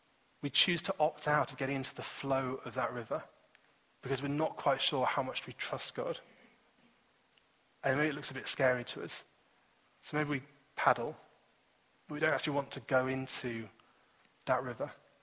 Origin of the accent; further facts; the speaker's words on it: Chorleywood, East of England, United Kingdom; also born or lived in Scotland; on that year we moved house from Scotland down to a place called Chorley Wood. And this is in the Chess Valley, so between a place called Chorley Wood and Little Chalfont.